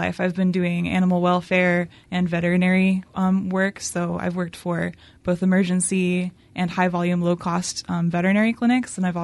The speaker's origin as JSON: {"language": "English", "region": "Colorado", "country": "United States", "tie": "born or raised there", "lives_now": "Dallas, United States", "said": "I'm actually a Colorado native."}